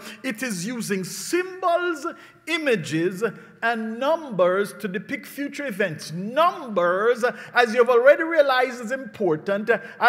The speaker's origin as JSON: {"language": "English", "country": "Jamaica", "said": "I was, after all, I am a Jamaican as well, you know."}